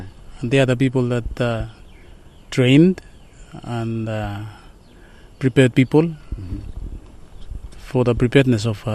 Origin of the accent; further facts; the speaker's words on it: Epau, Shefa, Vanuatu; I am from Epau village. I live here since I was born.